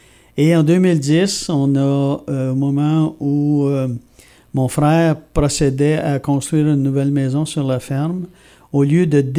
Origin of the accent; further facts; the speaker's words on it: Gagnon, Ontario, Canada; Bien, je suis né à Limoges. Effectivement, je suis né à Gagnon, qui était à l'époque une petite communauté entre Limoges et Casseman. C'était un village complet. Maintenant, j'ai grandi sur une ferme laitière.